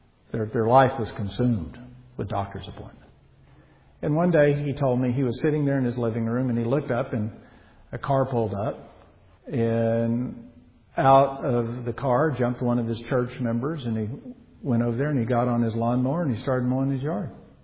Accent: Texas, United States; born there; Now, I was born out in West Texas.

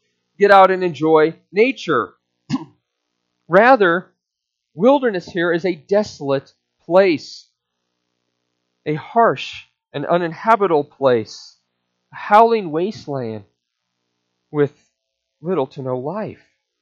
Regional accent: Nebraska, United States; Well, one of the dumbest lawsuits ever filed sadly occurred in my home state of Nebraska.

